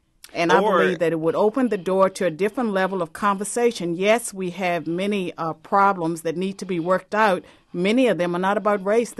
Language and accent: English; Virginia, United States; I'm very proud of my home state of Virginia